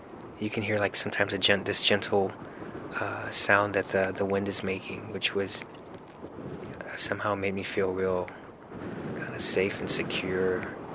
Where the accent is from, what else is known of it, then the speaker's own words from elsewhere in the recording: San Antonio, Texas, United States; I grew up in San Antonio, Texas.